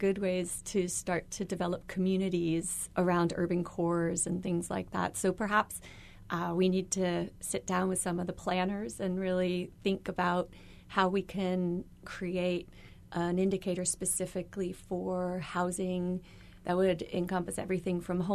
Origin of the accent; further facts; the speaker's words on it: Virginia, United States; I grew up in Northern Virginia that didn't have smart growth policies.